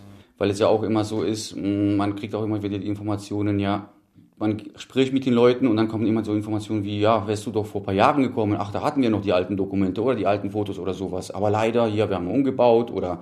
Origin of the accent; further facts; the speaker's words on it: Friedersdorf, Silesian Voivodeship, Poland; moved away; Haben allerdings 1974 in Friedersdorf, Bitschowice, ein Haus erworben. Und eigentlich ist Friedersdorf mein Heimatdorf.